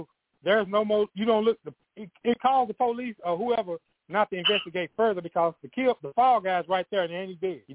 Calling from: Houston, Texas, United States; I'm in Houston. Houston got like 3 or 4 different numbers. I'm in Houston.

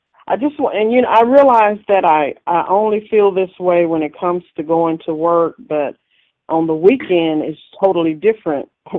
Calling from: Memphis, Tennessee, United States; I'm calling from Memphis, Tennessee.

